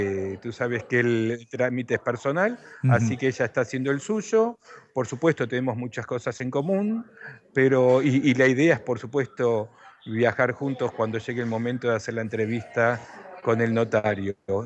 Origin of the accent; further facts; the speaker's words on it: Argentina; soy de Argentina, natural argentino